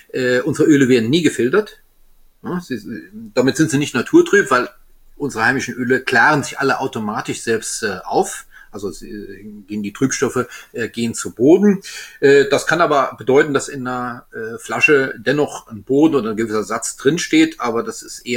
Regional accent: Grand Est, France; Weil das ist, ich bin Elsässer, Gewürztraminer gewohnt.

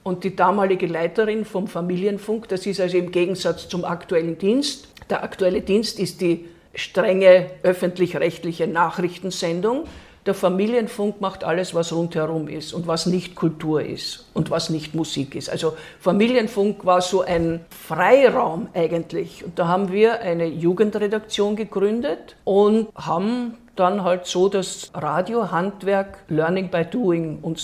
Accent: Vienna, Austria; also born or lived in Carinthia, Austria; es hat mich nicht nach Wien verschlagen. Ich bin geboren und aufgewachsen in Wien.

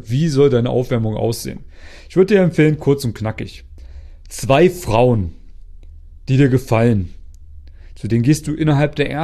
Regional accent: East Germany, Germany; now in Vienna, Austria; Ich bin ja aus Ostdeutschland. Also die, die immer so eine Kartoffel im Mund haben, wenn sie reden. Aber dadurch, dass ich jetzt schon länger in Wien lebe, ist der bayerische Dialekt gar kein Problem mehr für mich.

